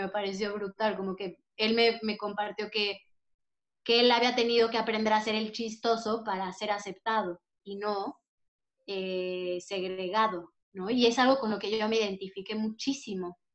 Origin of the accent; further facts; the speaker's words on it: Mexico; born there; also born or lived in Uruguay / Paris; Yo nací en México, viví en Uruguay, he vivido en muchos estados, me fui a estudiar a París